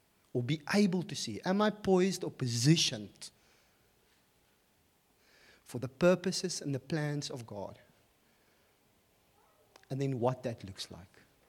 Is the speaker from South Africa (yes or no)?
yes; Bloemfontein, Free State, South Africa; because I come from Bloemfontein and come out of a very traditional church, you went to church in a suit.